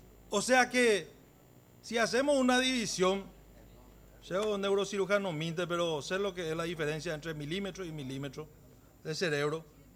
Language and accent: Spanish; Paraguay; pensamos todos juntos, como paraguayos que estamos saliendo de esta pandemia